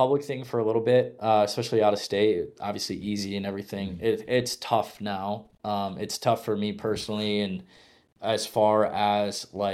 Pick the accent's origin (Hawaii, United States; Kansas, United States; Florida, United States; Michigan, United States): Michigan, United States; now in Iowa, United States; I grew up in Michigan and then Iowa for 4 years.